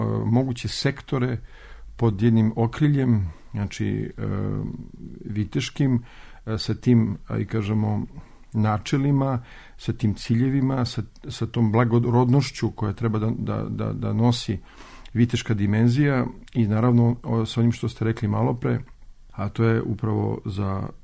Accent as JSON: {"language": "Serbian", "town": "Paris", "region": "Île-de-France", "country": "France", "tie": "born or raised there", "said": "A ja sam sticam okolnosti živeo u Francuskoj, gde sam rođen, u Parizu, tamo proveo mnogo, mnogo vremena i decenija."}